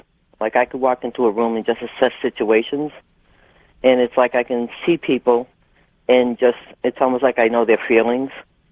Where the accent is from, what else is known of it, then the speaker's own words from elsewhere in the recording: Lawrence, Massachusetts, United States; I'm from Lawrence, Massachusetts.